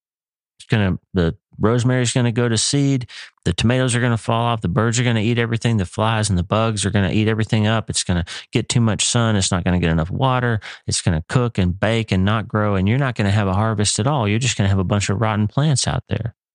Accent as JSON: {"language": "English", "town": "Broken Bow", "region": "Oklahoma", "country": "United States", "tie": "born or raised there", "said": "So I grew up in Broken Bow, Oklahoma, never knowing that I was going to live just down the road from Broken Bow, Nebraska."}